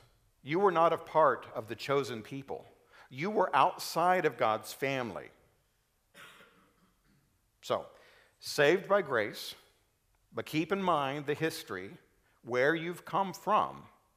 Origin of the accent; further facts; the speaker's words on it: United States; As an American, there is a current wave in America to separate some people from other people.